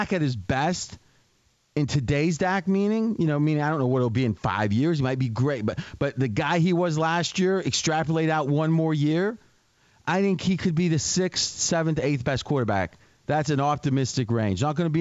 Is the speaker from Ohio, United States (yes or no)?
yes; Ohio, United States; being in Cincinnati all those years, I grew up in Ohio.